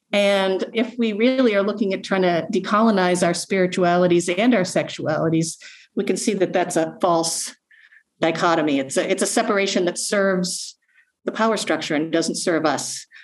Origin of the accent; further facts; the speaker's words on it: Ireland; I'm Irish.